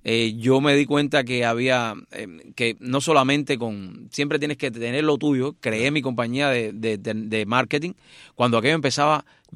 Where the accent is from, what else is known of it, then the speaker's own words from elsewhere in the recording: Cuba; now in United States; se acabó la ganadería, todo se acababa en Cuba, hasta las vacas. Salí de Cuba, llegamos a los Estados Unidos de América, y yo creo que lo más importante es que desde el primer día que llegué, comencé a trabajar.